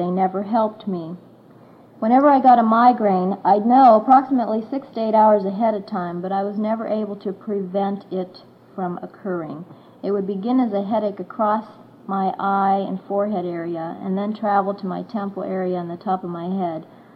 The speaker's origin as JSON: {"language": "English", "town": "Warren", "region": "Ohio", "country": "United States", "said": "I'm from Warren, Ohio. I'm 34 years old"}